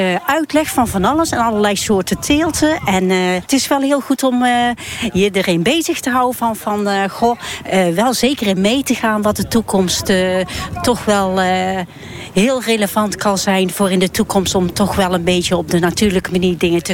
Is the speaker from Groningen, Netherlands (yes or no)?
no; Ossendrecht, North Brabant, Netherlands; Ik kom van Ossendrecht.